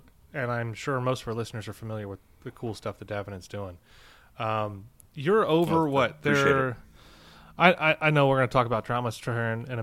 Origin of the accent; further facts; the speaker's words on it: St. Louis, Missouri, United States; I'm from St. Louis.